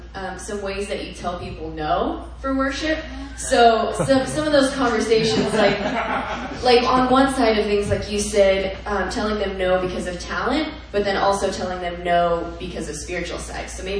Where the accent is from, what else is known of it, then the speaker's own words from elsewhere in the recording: Lincoln, Nebraska, United States; from Nebraska, from Lincoln, Nebraska.